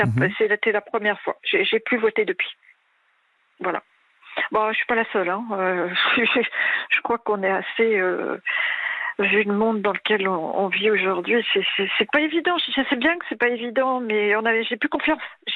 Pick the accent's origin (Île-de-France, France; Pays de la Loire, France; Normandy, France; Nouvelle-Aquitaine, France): Normandy, France; also born or lived in Brazzaville, Congo; j'ai grandi en Normandie, vous avez dit que j'étais née en Afrique aussi, au Congo, Brazzaville, hein. Enfin, c'était l'ancienne Afrique équatoriale française, mais j'étais trop petite quand je suis revenue en métropole